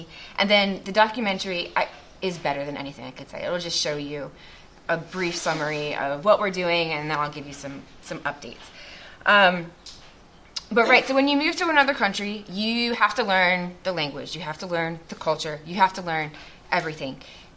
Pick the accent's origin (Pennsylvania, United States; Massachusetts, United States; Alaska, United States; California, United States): Pennsylvania, United States; Souderton; now in Brazil; So I grew up here in Souderton area, and I moved to Brazil in 2010 was my first term.